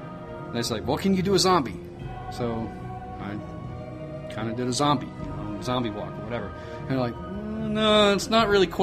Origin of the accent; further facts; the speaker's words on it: the South, United States; now in Columbus, United States; well, you know, I'm from the South myself, and I grew up down there in the swamp, and we moved up here, and now here I am in Columbus, Ohio